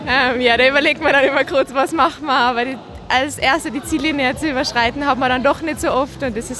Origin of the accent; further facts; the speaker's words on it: Tyrol, Austria; vor allem ich bin eine Tirolerin daheim